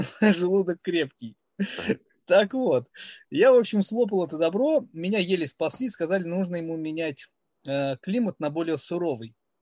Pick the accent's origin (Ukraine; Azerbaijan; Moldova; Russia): Azerbaijan; Ganja; я сам из Азербайджана. Город Гянджа. Раньше назывался Кировабад. Это вторая столица.